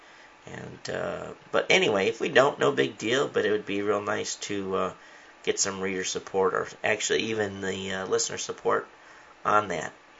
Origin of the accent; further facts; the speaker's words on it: United States; But, you know, I being American, I much prefer to drive on the right-hand side.